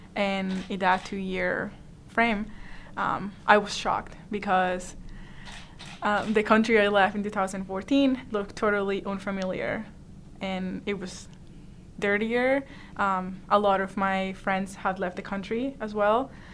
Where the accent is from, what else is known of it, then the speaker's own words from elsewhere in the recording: Venezuela; now in United States; Hello, I'm … I'm also from Venezuela, and I'm an RMU student.